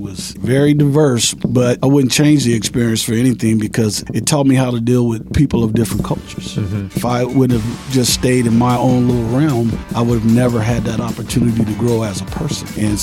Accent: Richmond, California, United States; For me, growing up in Richmond, California, it's a predominantly Black community.

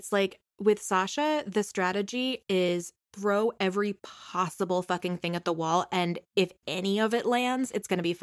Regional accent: United States; I say our because I'm American.

